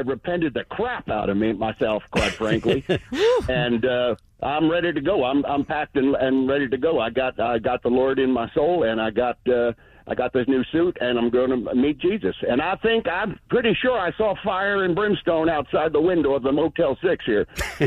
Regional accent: West Paducah, Kentucky, United States; Hi there. … I'm from West Paducah, Kentucky.

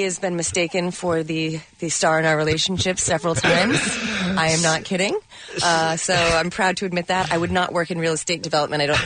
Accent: Maine, United States; But I'm from Maine, so technically I'm basically Canadian from birth anyway.

